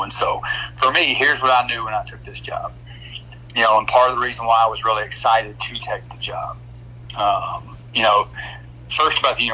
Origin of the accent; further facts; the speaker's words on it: Dickson, Tennessee, United States; also born or lived in Memphis; I am from Memphis or Dixon, Tennessee. Spent the majority of my life in Dixon, Tennessee, about 30 minutes outside of Nashville.